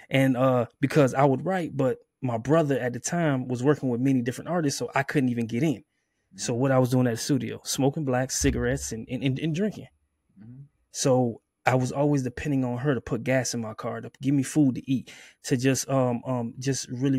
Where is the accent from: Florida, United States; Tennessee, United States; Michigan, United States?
Florida, United States; Miami; because being born and raised in Miami is very hard.